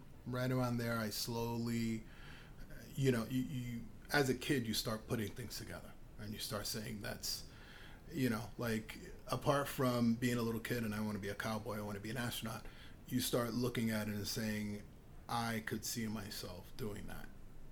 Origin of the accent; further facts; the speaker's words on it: Bronx, New York, United States; I grew up in the South Bronx, and this is crack era South Bronx